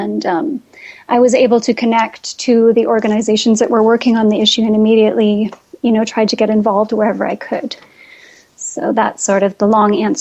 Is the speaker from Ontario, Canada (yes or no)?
yes; Mississauga, Ontario, Canada; I was born and raised in Canada. I grew up in Mississauga. And after I did my bachelor's degree, I went overseas. I took a teaching job in Japan.